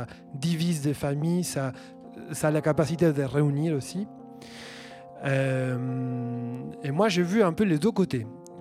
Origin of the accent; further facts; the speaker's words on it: Argentina; Moi, je viens de l'Argentine.